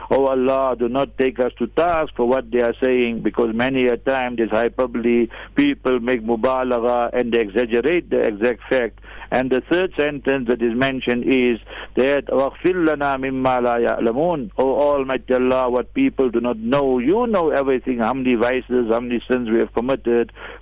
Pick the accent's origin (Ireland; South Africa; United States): South Africa; Heidelberg; You know, I grew up in Heidelberg in the African location. Our shop is still there. Our house is there.